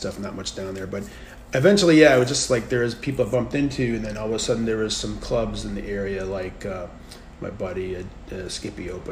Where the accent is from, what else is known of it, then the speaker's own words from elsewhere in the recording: Connecticut, United States; now in New York, United States; Well, I'm from Connecticut, so it wasn't really that far away.